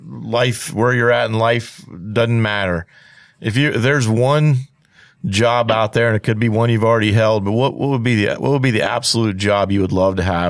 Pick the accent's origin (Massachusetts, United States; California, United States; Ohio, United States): Ohio, United States; Gallipolis; You came to my hometown, Galpolis.